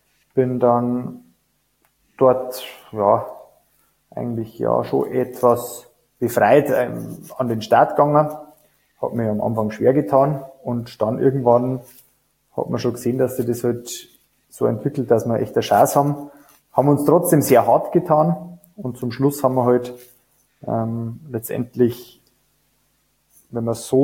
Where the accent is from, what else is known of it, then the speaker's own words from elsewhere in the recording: Bavaria, Germany; ich bin ja ein gebürtiger Niederbayer.